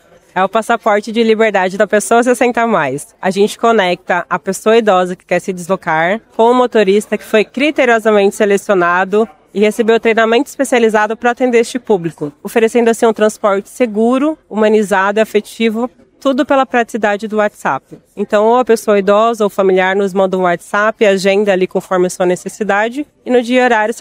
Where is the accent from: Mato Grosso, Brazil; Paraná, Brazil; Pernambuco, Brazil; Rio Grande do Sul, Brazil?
Mato Grosso, Brazil; Cuiabá; now in São Paulo, Brazil; Cuiabá, Mato Grosso, que é minha terrinha de origem, quente pra caramba, gente. E ano passado, depois de 3 anos de operação em Cuiabá, eu resolvi me mudar para São Paulo